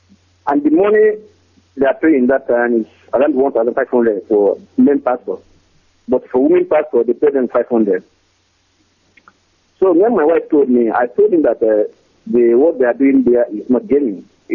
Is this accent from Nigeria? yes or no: yes; Umuaka, Imo, Nigeria; English is a second language; now in Moscow, Russia; But I'm from Ibele, Umuaka.